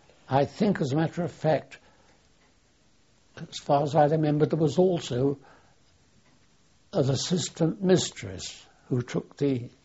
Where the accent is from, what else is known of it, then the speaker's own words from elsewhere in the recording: London, United Kingdom; born there; I was born on October the 31st, 1898, in London. I think it was Randolph Crescent, that's near Maida Vale.